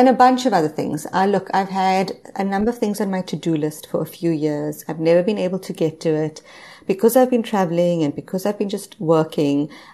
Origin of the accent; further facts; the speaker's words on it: South Africa; now in Canada; I am originally South African. I'm now based in Canada with my family. I've been out of South Africa for the past 10 years.